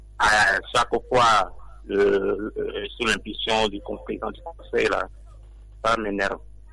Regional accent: Togo; Nous sommes tous des Togolais.

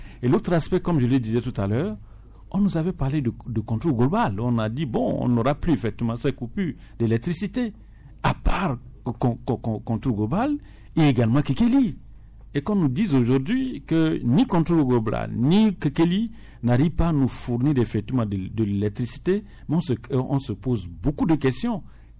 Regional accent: Togo; Nous sommes des Togolais, il faut qu'on le dise.

